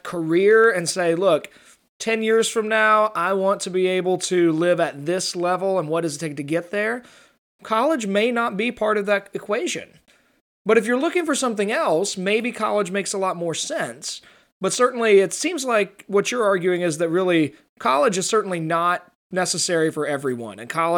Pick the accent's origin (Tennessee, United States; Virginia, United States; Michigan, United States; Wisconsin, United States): Virginia, United States; now in North Carolina, United States; I'm from Virginia originally, so that always stuck out to me.